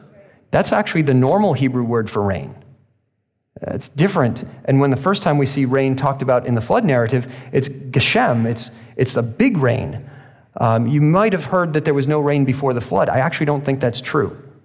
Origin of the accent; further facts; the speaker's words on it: Virginia, United States; my home state of Virginia was in the southern hemisphere around 20 degrees south